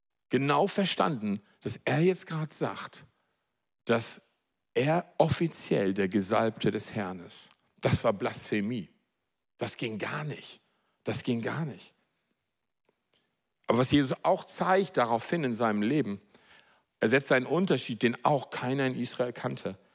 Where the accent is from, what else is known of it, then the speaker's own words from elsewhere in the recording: Marseille, Provence-Alpes-Côte d'Azur, France; wenn wir in eine Synagoge gehen, bei uns in Marseille